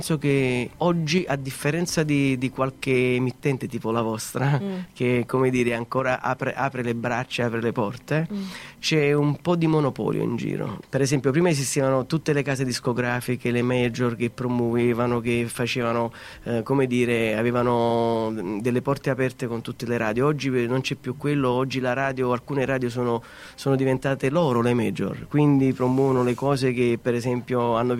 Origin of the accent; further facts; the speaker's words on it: Naples, Campania, Italy; born there; Nel quartiere San Lorenzo di Napoli. Uh-huh. Sì. Ci sono ancora tutte le mie radici lì.